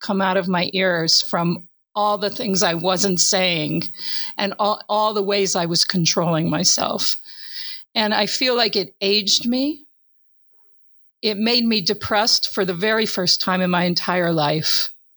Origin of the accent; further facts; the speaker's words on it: United States; because I'm white, because I'm Western, because I'm American, and because I'm a woman